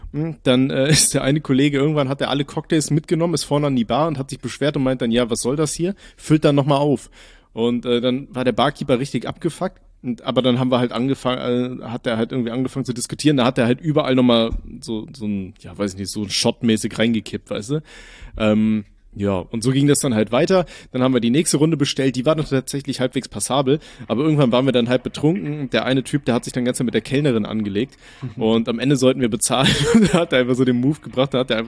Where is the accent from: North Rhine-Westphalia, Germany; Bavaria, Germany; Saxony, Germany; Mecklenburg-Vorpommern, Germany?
North Rhine-Westphalia, Germany; Aachen; ich bin halt in Aachen aufgewachsen